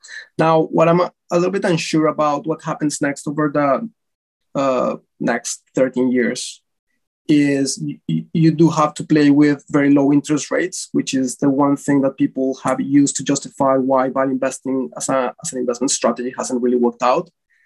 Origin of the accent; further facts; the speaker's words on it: Bogotá, Colombia; From Bogota.